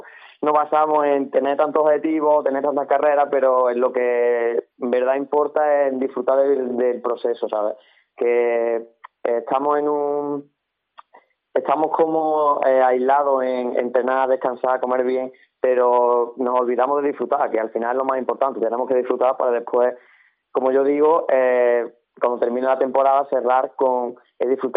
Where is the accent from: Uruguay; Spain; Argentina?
Spain; Seville, Andalusia; ya que soy de Sevilla, pues estamos acostumbrados al calor